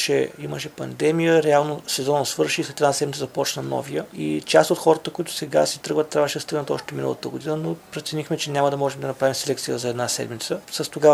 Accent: Varna, Varna Province, Bulgaria; now in Vratsa, Bulgaria; Радва се, че се озовах тук преди 6-7 години вече и се чувствам врачанин, макар някой да има време да ми напомня, че съм от Варна.

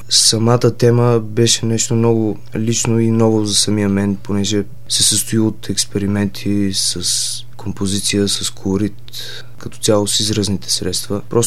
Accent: Shumen, Shumen Province, Bulgaria; Родом съм от Шумен.

